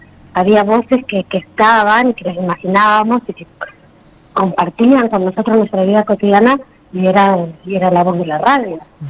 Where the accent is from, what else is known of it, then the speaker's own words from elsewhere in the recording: Gobernador Gregores, Santa Cruz, Argentina; yo soy de Gregores, tengo casi 50 años, así que imagínate lo que era Gregores. No soy de las pobladoras antiguas